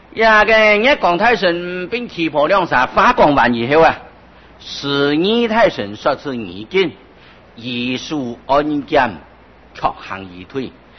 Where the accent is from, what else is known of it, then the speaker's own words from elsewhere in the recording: China; 我哋中国人讲的俗话讲啊